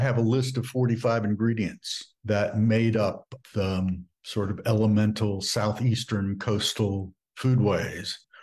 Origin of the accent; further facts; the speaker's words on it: Japan; now in United States; I was raised actually in Japan, and my palate was formed in the 1950s from Japanese food. So when I came back to the United States in the late 50s, I hated American food.